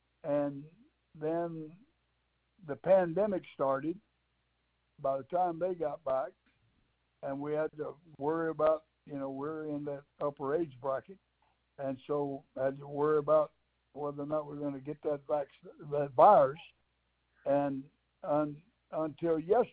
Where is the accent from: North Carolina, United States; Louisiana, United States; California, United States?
Louisiana, United States; born there; I was born in Louisiana, and we stopped in Louisiana